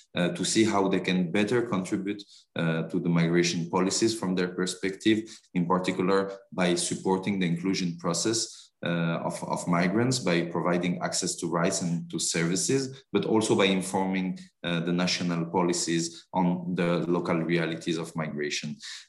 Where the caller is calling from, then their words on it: Malta; I'm calling from Malta, where the Regional Coordination Office for the Mediterranean of ICMPD is based, and where I'm living for 2 years now in okay. The heart of the Mediterranean.